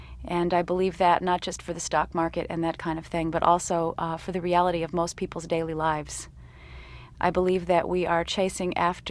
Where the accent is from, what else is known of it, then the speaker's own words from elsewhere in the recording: New Hampshire, United States; growing up in the White Mountains of New Hampshire, spending a lot of time out there, and in my childhood and, you know, teenage years and all.